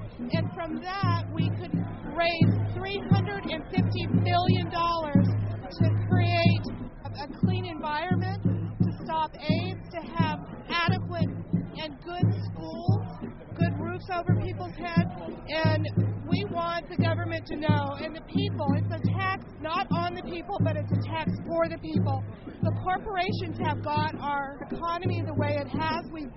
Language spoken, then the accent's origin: English; California, United States; I'm from California.